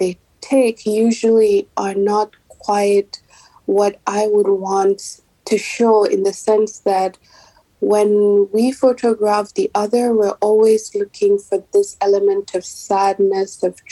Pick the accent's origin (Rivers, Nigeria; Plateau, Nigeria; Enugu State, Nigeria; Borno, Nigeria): Borno, Nigeria; Maiduguri; photographer in Maiduguri in northeast Nigeria. And my work mainly focuses on the aftermath of conflicts. My hometown has been affected by the Boko Haram conflict since 2009.